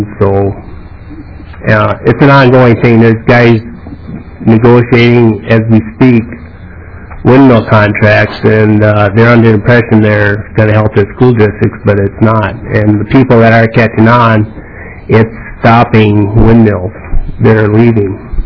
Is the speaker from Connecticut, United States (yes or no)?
no; Sargent, Minnesota, United States; I'm from Sargent, Minnesota, in Jeannie Poppy's district.